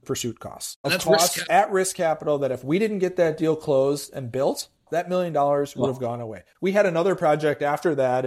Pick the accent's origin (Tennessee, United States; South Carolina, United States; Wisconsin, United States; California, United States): Wisconsin, United States; Madison; I'm going to say my hometown, Madison, Wisconsin.